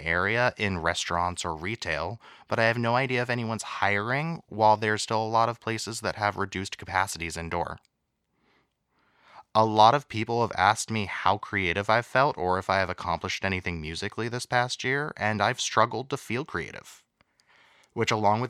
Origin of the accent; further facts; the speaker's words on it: Boston, Massachusetts, United States; from the Boston area.